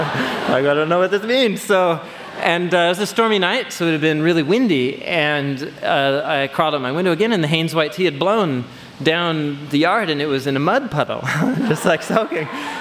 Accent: Hawthorne, United States; So when I was 19, and as I said, I grew up here in Hawthorne, wonderful place to grow up.

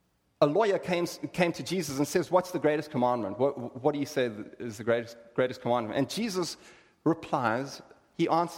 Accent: South Africa; now in United States; So I'm from South Africa. I am a South African. I'm an eighth generation South African. I'm an African born to African parents on African soil.

